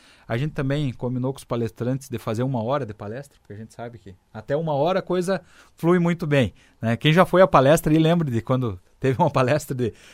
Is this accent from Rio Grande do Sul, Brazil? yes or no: yes; Muitos Capões, Rio Grande do Sul, Brazil; Eu vim lá de Muitos Capões